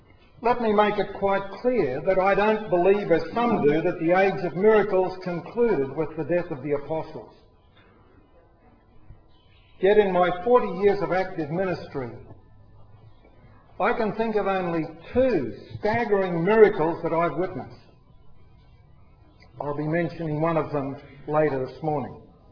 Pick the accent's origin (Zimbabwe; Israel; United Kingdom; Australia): Australia; Stanthorpe, Queensland; I was born in Mergan 4 years later. When I was eight, we were living in Stanthorpe, that place that gets mentioned when they're talking about the weather.